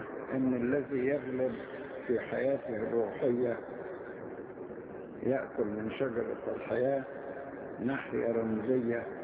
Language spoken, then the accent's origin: Arabic; Asyut, Asyut Governorate, Egypt; هو كمان يعني إحنا أسيطة زي بعض